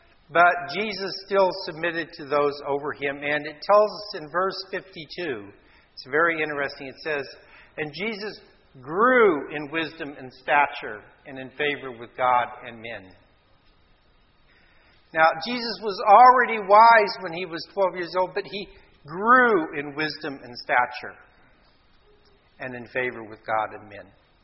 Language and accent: English; United States; Americans, you know, I'm American.